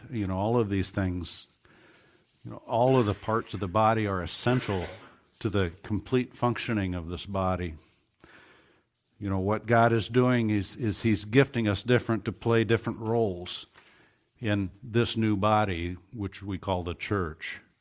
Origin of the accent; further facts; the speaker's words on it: Ohio, United States; But growing up in Ohio doesn't make me any less than y'all. And I did grow up near Kentucky, so I can say that clearly.